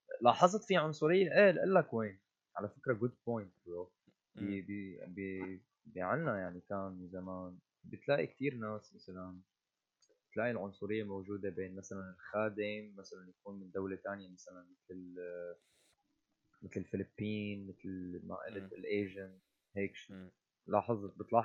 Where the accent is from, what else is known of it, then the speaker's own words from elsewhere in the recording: Syria; حتى عنا يعني بسوريا، نحن سوريين انا وياك